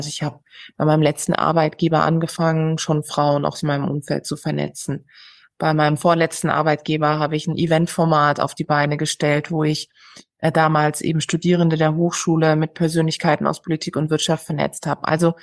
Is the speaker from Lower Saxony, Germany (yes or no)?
no; Karlsruhe, Baden-Württemberg, Germany; Also ich bin aufgewachsen im wunderschönen Karlsruhe. Es ist eine Stadt in Baden-Württemberg und es ist auch die Stadt des Rechts.